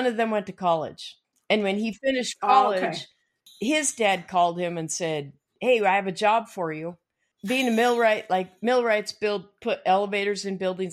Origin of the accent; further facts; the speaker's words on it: Logan, Utah, United States; That's why we grew up in Logan. My mother was from the Logan area, grew up on a farm.